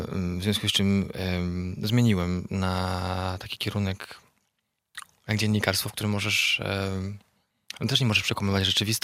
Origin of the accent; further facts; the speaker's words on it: Bielsko-Biała, Silesian Voivodeship, Poland; born there; Urodziłem się oczywiście w Polsce, na południu, w Bielsku-Białej. Moja mama jest Polką, tata jest Amerykaninem, ale do tego mam też niemieckie obywatelstwo. Także mieszkaliśmy w różnych miejscach na świecie ze względu na pracę moich rodziców.